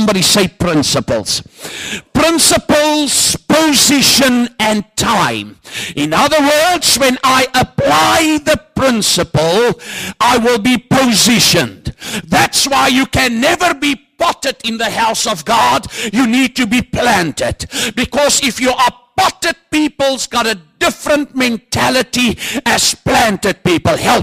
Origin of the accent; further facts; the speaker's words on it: South Africa; People always ask me two questions when they hear I'm from Africa. Why aren't you black and does it rain? I said my parents put me in Clorox and paint me with PVA. I said, yes, it gets very, very cold in South Africa.